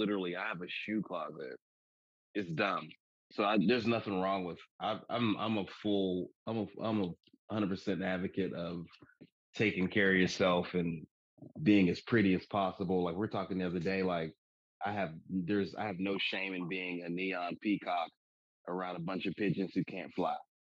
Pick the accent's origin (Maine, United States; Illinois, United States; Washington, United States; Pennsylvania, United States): Pennsylvania, United States; Pittsburgh; And I live in, you know, I'm from Pittsburgh. And so being a confident brother in this town, it irritates the fuck out of people